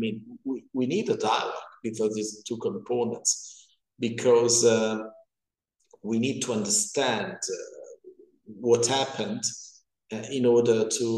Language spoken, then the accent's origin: English; Pavia, Lombardy, Italy; I'm from Pavia, near Milano.